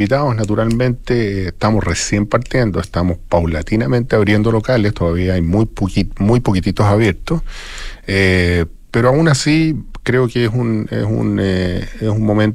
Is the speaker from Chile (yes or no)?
yes; Chile; no como territorio, sino como chileno, que realmente me siento muy orgulloso de que tengamos una empresa de este nivel.